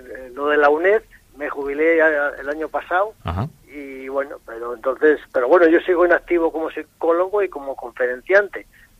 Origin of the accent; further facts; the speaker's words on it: Escalante, Cantabria, Spain; moved away; also born or lived in Santoña / Colombia; Pero bueno, yo en realidad, pues la infancia y todo eso, viví en Escalante hasta que me tocó emigrar a Colombia